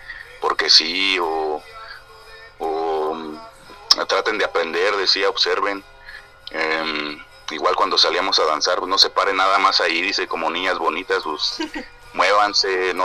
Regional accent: Mexico; porque hay veces que no conocemos eso como mexicanos, o desconocemos esa parte

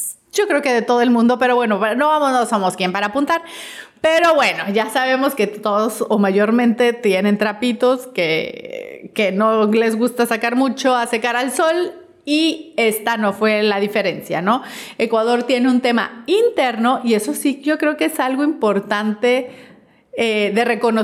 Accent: Mexico; si me ven de México, ya saben cómo somos los mexicanos

